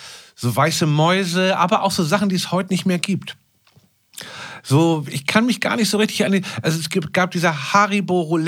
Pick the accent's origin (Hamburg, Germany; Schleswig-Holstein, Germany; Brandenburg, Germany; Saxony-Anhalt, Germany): Hamburg, Germany; born or raised there